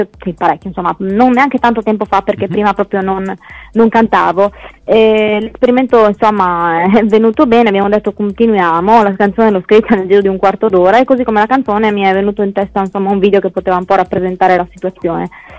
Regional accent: Codroipo, Friuli-Venezia Giulia, Italy; Io sono friulana, sono di Codroipo, adesso vivo a Codroipo

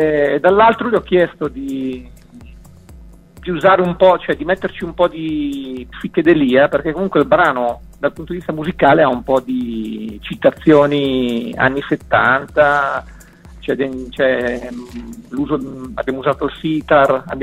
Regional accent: Seregno, Lombardy, Italy; Io sono di Seregno, Brianza Velenosa, sì. Non so se si conosce, zona Monza, vabbè, cose, una cittadina.

